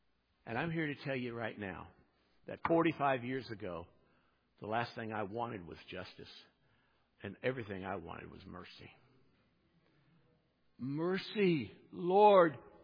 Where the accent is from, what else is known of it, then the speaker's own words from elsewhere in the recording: United States; Well, I'm an American. I go to a church. Ergo, I'm a Christian.